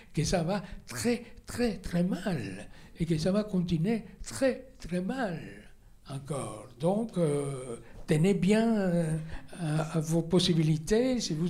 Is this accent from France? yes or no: no; Cuba; moved away; Mes années Cuba, c'est en fait, je voulais parler de pourquoi j'ai quitté Cuba, voilà. Et aussi comment j'ai vécu très peu Cuba, tout petit, après adolescent, etc.